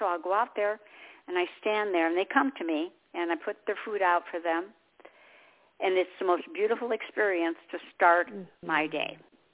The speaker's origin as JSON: {"language": "English", "region": "Michigan", "country": "United States", "said": "I'm originally from Michigan. I love it here. I wouldn't go back to Michigan."}